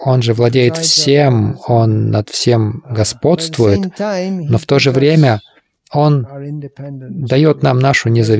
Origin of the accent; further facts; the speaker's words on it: England, United Kingdom; У меня есть оправдание, я из Англии.